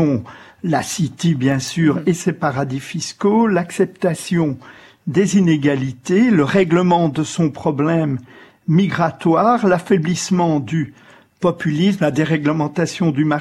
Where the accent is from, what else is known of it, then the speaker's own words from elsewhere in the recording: Brussels, Brussels-Capital Region, Belgium; now in United Kingdom; Je suis belge, maintenant britannique également, je suis né à Bruxelles, je suis né avec les institutions européenne